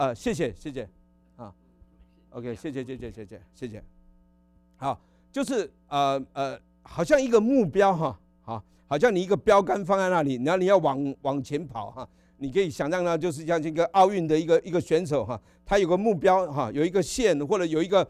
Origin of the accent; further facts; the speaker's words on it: Guangdong, China; 有没有广东人啊？哎呀，我广东人啊！